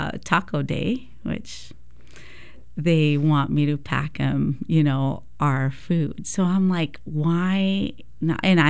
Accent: Texas, United States; born there; So I was born in Texas. I'm the youngest of six.

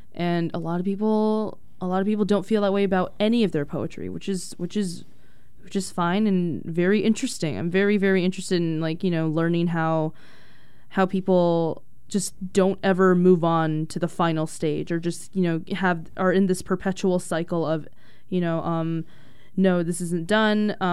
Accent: United States; being an international student and also, you know, being American in an international city.

